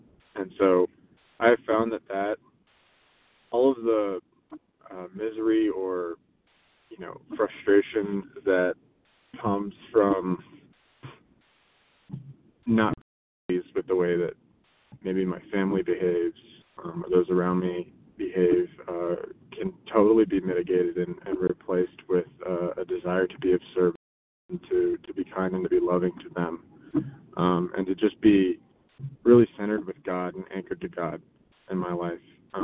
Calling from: Oregon, United States

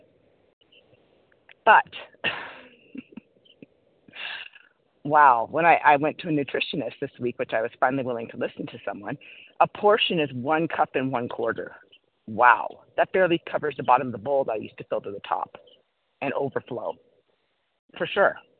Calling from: Cody, Wyoming, United States; Certainly. I'm calling from Cody, Wyoming.

